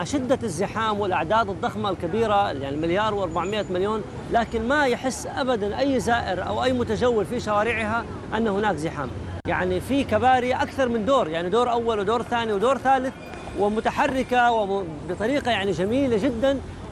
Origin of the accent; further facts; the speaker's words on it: Saudi Arabia; يعني أنا أتخيل نحن في السعودية من جدة إلى مكة